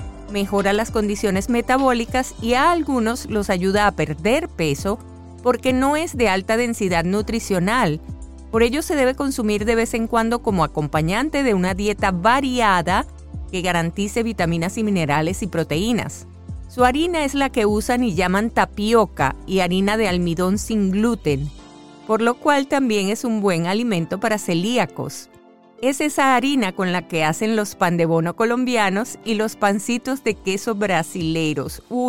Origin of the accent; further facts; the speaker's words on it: Venezuela; es un tubérculo que para nosotros en Venezuela es el acompañante que nunca falta en una parrilla o en un asado